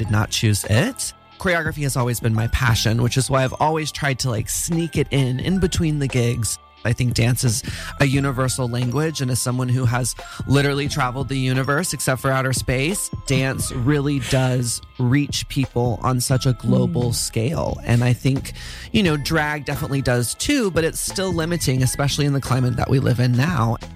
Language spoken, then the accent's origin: English; Dallas, Texas, United States; growing up in Dallas, Texas in the 90s, there wasn't education, there wasn't representation.